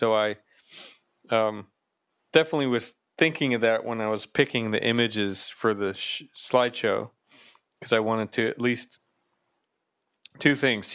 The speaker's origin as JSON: {"language": "English", "region": "East Coast", "country": "United States", "said": "I'm being from the East Coast. I've always been sort of fascinated and impressed with the space of New York City"}